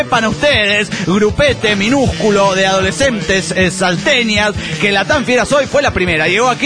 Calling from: Tarija, Bolivia; de Tarija, Bolivia.

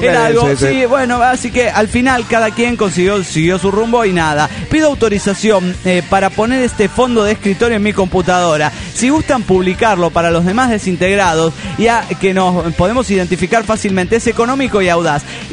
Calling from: Cochabamba, Bolivia; de Cochabamba, Bolivia.

